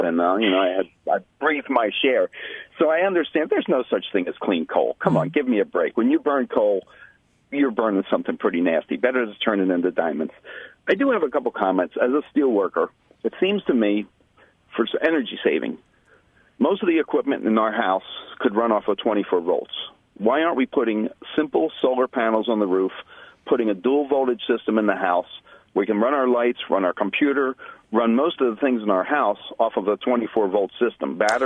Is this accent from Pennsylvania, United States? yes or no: yes; Philadelphia, Pennsylvania, United States; now in Gary, United States; anyhow, I was born and raised in Philly.